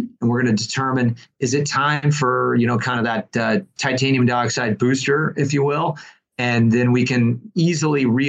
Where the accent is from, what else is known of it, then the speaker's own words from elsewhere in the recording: Kansas, United States; I grew up in Kansas, and so we had, you know, winter weather.